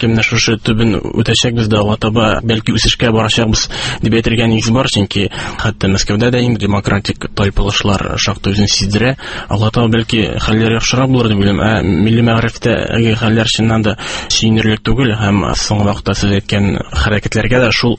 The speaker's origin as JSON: {"language": "Tatar", "town": "Naberezhnye Chelny", "region": "Tatarstan", "country": "Russia", "tie": "born or raised there", "said": "Мин шәһәр баласы, мин Шаулда туып үстем, мин рус мәктәбендә укыдым."}